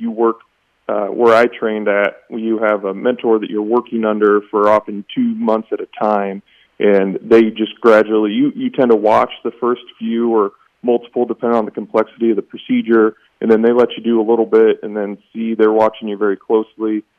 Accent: Illinois, United States; They saw that I was from Central Illinois and knew that I was interested in staying in the area eventually.

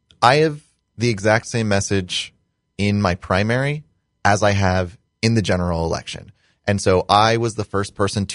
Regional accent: Bushnell, Illinois, United States; Yeah, so I'm from Bushnell. I started preschool in Bushnell, graduated high school in Bushnell, and so I've grown up pretty much my whole life around the area.

